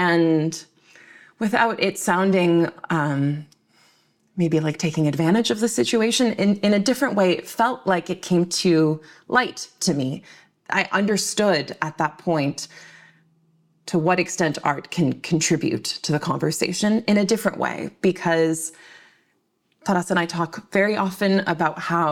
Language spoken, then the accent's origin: English; Ottawa, Ontario, Canada; I grew up in Ottawa in a family that was very involved in political life in a lot of different ways across the country